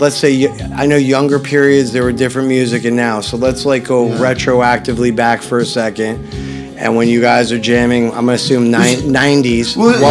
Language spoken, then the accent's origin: English; New York, United States; moved away; also born or lived in Las Vegas, United States; I grew up in New York, so grew up on the East Coast, and then spent half my life in Vegas and the West Coast.